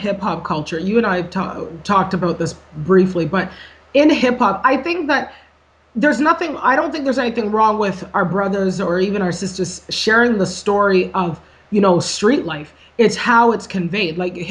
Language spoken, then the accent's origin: English; Canada; As being Canadian, okay, we are not exposed to a lot of the violence that goes on in the United States.